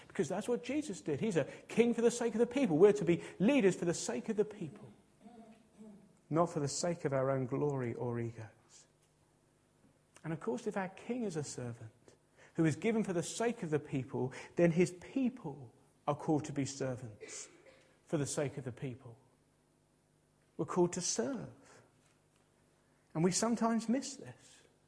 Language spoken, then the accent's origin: English; United Kingdom; But we are British and we're middle class and we just blank.